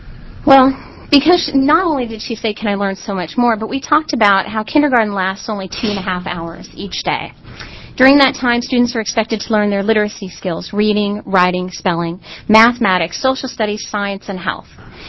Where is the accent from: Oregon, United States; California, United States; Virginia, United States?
Oregon, United States; Beaverton; I'm from Beaverton.